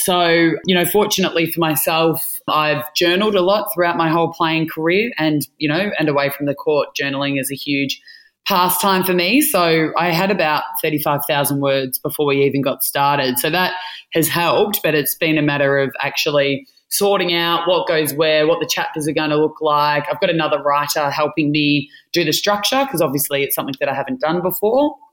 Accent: Melbourne, Victoria, Australia; also born or lived in Adelaide / Sydney; I grew up in Melbourne

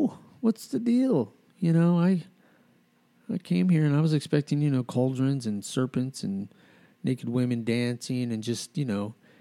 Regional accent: Albuquerque, New Mexico, United States; when I grew up in Albuquerque, and there was this house down in the middle of the city

